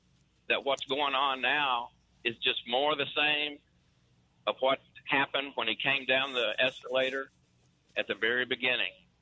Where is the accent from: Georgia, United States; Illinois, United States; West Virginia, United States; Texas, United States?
Georgia, United States; I'm actually from Georgia.